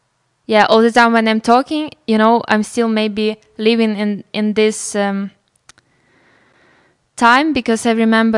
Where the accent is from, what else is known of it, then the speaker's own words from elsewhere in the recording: Odesa, Odesa Oblast, Ukraine; English is a second language; also born or lived in Vinnytsia; So originally I was born in Vinnytsia, so it's like middle of Ukraine.